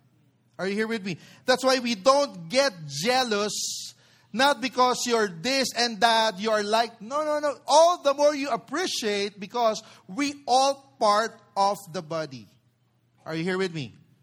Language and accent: English; Del Monte, Metro Manila, Philippines; the place where I grew up in Del Monte, we were just near Bread of Life Church.